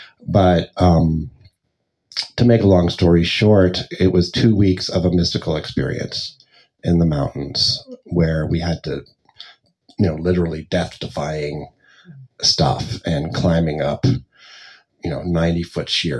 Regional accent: East Coast, United States; I grew up back east, but the time I'm thinking of now is when I lived in suburban Maryland, outside of Baltimore

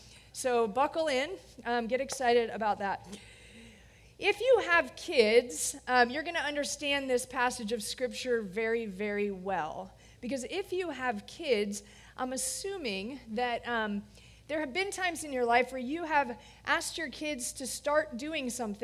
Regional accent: Florida, United States; now in Cincinnati, United States; I'm from Florida, so I don't typically appreciate Cincinnati weather.

